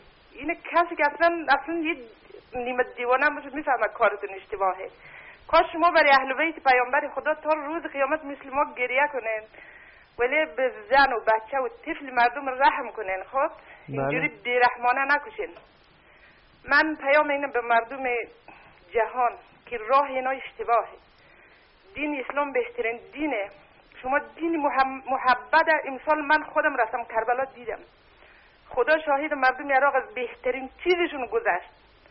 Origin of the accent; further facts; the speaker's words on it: Afghanistan; now in Iran; من خودم شیعه ام، سوادم کمی از افغانستانم هستم، ولی 35 سال اینجا موندم.